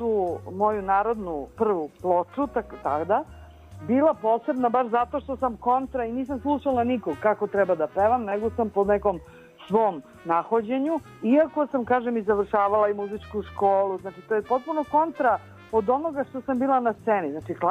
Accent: Belgrade, Serbia; born there; ja sam rođena inače u Beogradu

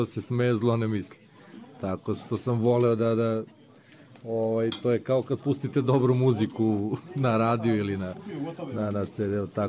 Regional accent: Belgrade, Serbia; dolazim iz Beograda.

